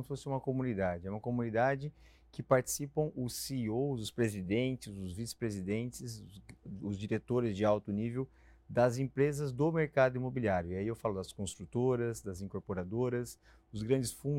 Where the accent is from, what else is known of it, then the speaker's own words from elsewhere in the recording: Brazil; Eu sou brasileiro, sou o CEO global da operação, mas é uma coincidência, porque no fundo a empresa acaba sendo uma empresa internacional.